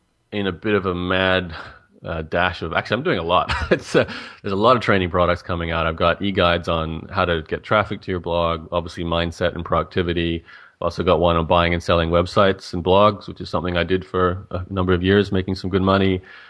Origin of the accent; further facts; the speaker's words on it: Brisbane, Queensland, Australia; I was born in Brisbane, Australia, and grew up here, and, you know, spent my entire life here.